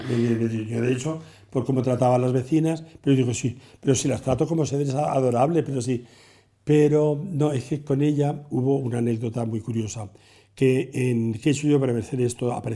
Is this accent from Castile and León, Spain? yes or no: no; Calzada de Calatrava, Castilla-La Mancha, Spain; en el pueblo, en mi pueblo, en Calzada de Calatrava.